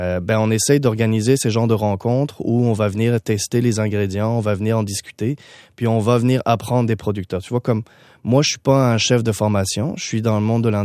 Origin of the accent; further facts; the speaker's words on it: France; accent: French; now in Canada; t'as dû reconnaître avec l'accent, je suis français d'origine